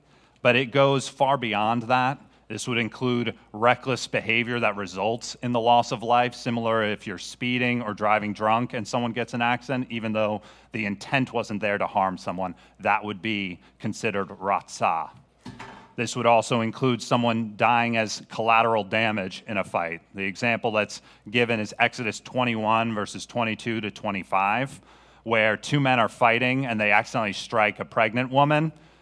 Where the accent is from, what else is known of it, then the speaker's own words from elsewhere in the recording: Connecticut, United States; also born or lived in Birmingham, Alabama / Charlotte, North Carolina; So I grew up in Connecticut, but spent 9 years of my adult life below the Mason-Dixon. Spent 5 years in Birmingham, Alabama, 4 years in Charlotte, North Carolina.